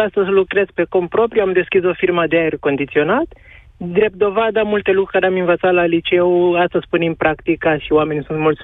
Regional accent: Angola; now in Romania; Eu sunt din Angola

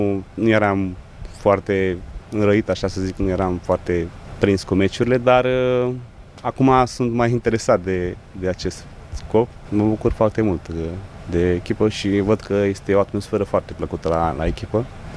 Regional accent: Romania; mai ales că și eu sunt român, mă bucură mult asta

